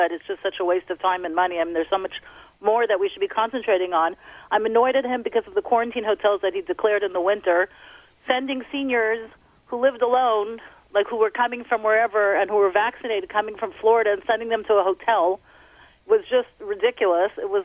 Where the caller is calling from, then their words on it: Montreal, Quebec, Canada; Yeah, hi. I'm calling from Montreal.